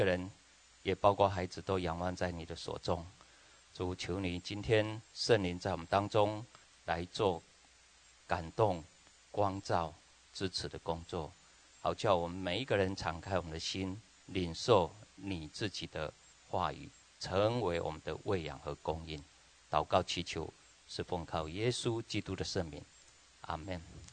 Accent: Tainan, Taiwan; also born or lived in United States; 那我自己本身是台湾长大的哈。台南人，好，这里有没有台南来的？南部的哈啊，我是台南的这个小孩子哈。

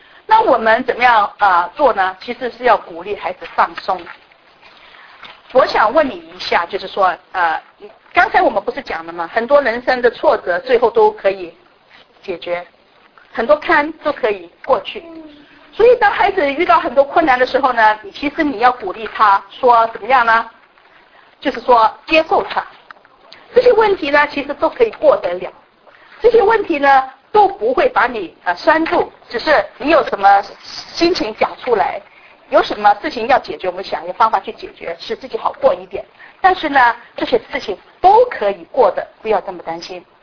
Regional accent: China; 我们中国人很少学感觉，

